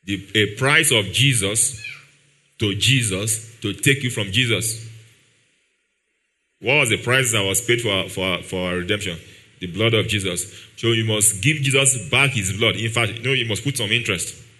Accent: Nigeria; accent: Yoruba; I shall use my Yoruba accent to pronounce it at times.

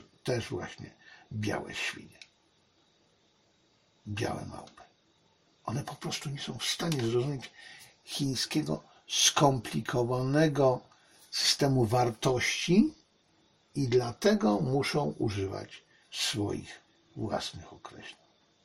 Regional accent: China; Ja jestem Chińczykiem i ja rozumiem, dlaczego chińskie rodziny myślą tak, a nie inaczej.

